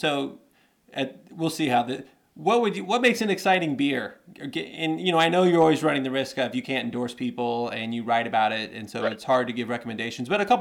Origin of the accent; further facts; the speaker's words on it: Indiana, United States; You know, I've been teaching in New York. I'm from Indiana. I'm getting ready to move to Indiana.